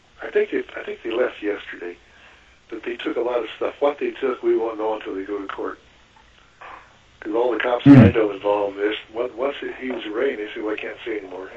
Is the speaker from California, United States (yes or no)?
yes; California, United States; born there; I was born here. I'm not a Californian. I live here.